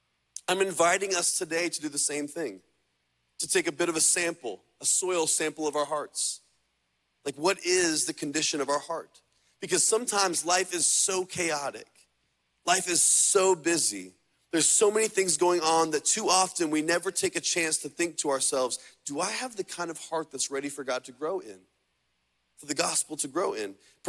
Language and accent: English; Indiana, United States; I grew up in Indiana on a larger farm